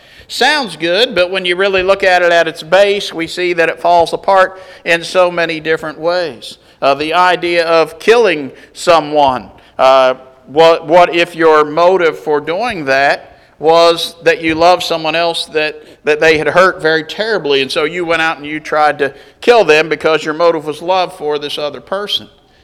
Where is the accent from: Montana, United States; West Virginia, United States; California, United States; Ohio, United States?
West Virginia, United States; Chester; when I was growing up on Virginia Avenue in Chester, West Virginia, there were those people who moved in across the street from us